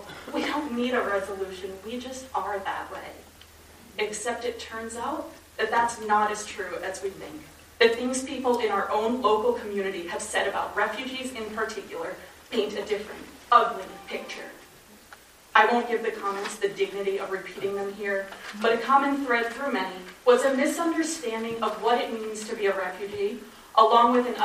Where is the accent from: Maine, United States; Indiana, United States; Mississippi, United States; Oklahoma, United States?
Maine, United States; I was born in Maine, right here in the Mid-Coast, and have lived here all of my life except for 1 year. Yet I'm not really considered from here because my parents are from out of state, from away.